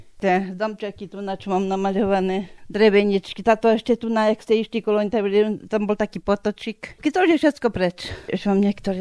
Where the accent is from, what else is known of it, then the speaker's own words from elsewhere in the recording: Raková, Žilina Region, Slovakia; Ja som obyčajná žena z dediny